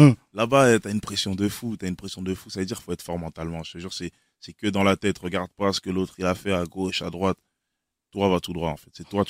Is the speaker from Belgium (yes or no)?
yes; Liège, Wallonia, Belgium; Comme moi, d'où je viens de Liège. C'est une petite ville